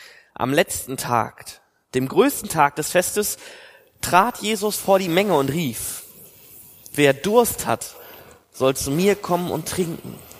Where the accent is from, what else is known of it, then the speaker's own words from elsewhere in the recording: Oldenburg, Lower Saxony, Germany; Ich meine, klar, ich komme aus Oldenburg. Ein paar Kilometer hinter Oldenburg fängt die Nordsee an mit sehr, sehr viel Wasser.